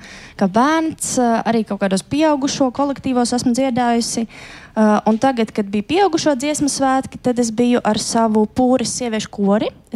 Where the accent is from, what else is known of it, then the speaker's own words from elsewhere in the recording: Kārsava, Latgale, Latvia; es nāku no Latgales patiesībā, no mazas pilsētiņas Kārsavas